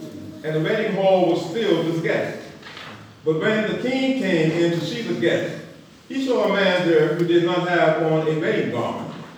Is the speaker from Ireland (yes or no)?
no; Bermuda; I grew up in Bermuda, Islands, about 60,000 people population, 21 square miles, so very small.